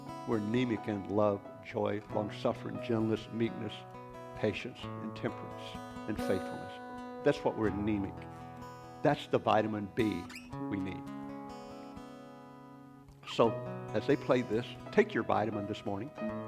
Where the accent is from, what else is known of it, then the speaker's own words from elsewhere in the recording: Arkansas, United States; I grew up in Arkansas with little dogs.